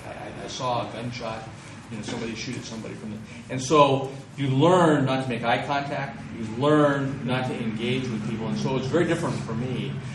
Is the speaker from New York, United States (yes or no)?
no; Lodi, California, United States; now in San Francisco, United States; I moved from Lodi to San Francisco. And one of the things that I learned to do was to put up walls. I had come from a community where people were pretty open, small town, you knew a lot of people